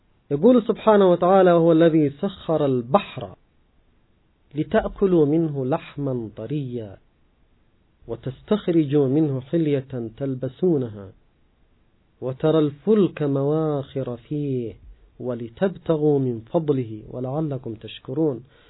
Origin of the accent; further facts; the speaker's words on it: Yemen; وبالذات عندنا في اليمن مع القات تأتي الأفكار الخيالية